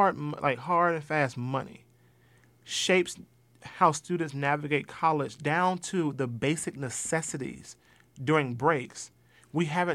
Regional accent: Coconut Grove, Florida, United States; I'm from Coconut Grove, specifically West Grove. That's important because there's literally a street that separated the community where all the black residents lived on one side and the white residents lived on the other.

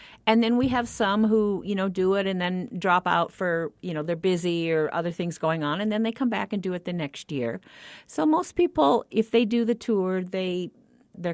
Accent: Iowa, United States; Myself, I came here from Iowa, so I went from painting red barns and snow scenes to like, whoa, I got to do Southwest stuff.

